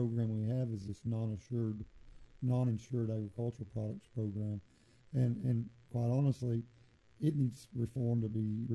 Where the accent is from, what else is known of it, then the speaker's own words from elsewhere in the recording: Midwest, United States; I grew up in the Midwest